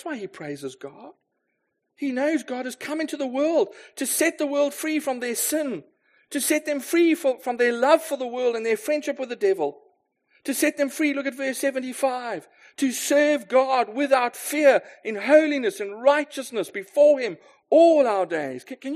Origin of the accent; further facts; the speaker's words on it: South Africa; Maybe that's just because I'm South African